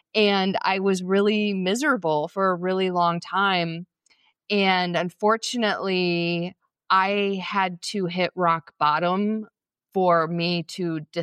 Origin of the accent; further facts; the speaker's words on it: Indiana, United States; moved away; also born or lived in Chicago; I actually grew up in Indiana. Then I lived in Chicago for a long time. So I'm originally from the Midwest, where it rains, it snows, it's cloudy a lot.